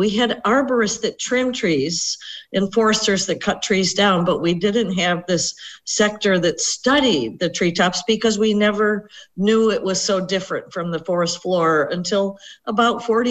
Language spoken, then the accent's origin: English; New England, United States; the same way that I used to see leaves in trees where I grew up in New England of North America.